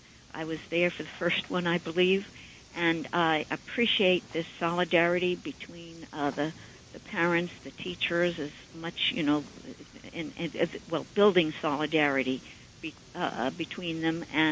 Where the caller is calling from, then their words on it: New York, United States; I'm calling from Suffolk County.